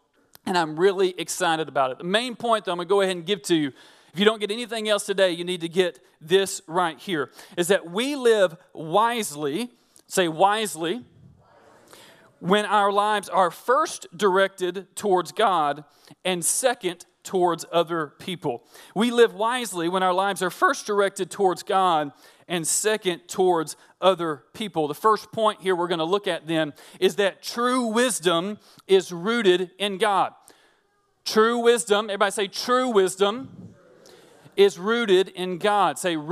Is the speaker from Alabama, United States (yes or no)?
yes; Alabama, United States; now in New Orleans, United States; So first, there's a great delicacy here in New Orleans now that I've moved here. I'm originally from Northeast Alabama, and it's pronounced a couple of different ways.